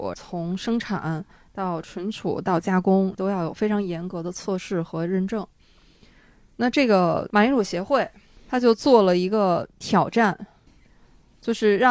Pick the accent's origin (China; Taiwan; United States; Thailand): China; 我们中国人